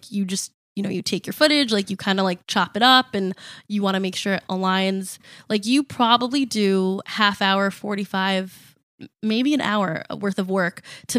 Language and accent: English; New Milford, United States; I grew up in New Milford, so literally just the next town.